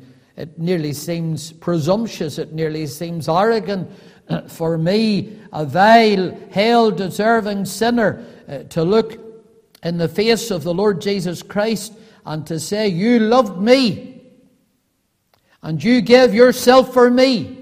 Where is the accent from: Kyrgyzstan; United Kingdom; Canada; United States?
United Kingdom; I was born as a British citizen, but I was born more above that as a citizen of this present evil world